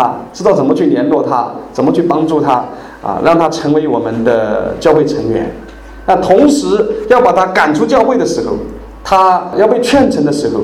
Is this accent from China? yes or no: yes; China; 所以他们的职业观跟我们不一样，他们的职业观是那种天职，是那一种使命，而不是像我们中国人呐、那就是谋生的手段